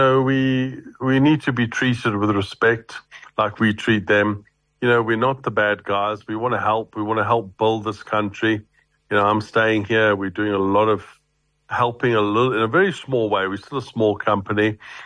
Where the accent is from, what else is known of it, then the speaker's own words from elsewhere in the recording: South Africa; we're South African, we're African.